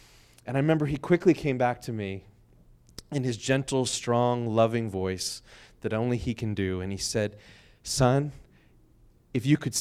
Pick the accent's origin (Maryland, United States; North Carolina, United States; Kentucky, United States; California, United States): Maryland, United States; Hagerstown; So now when I grew up in Hagerstown, Maryland, so go from Pittsburgh to Hagerstown, we always go by Bedford.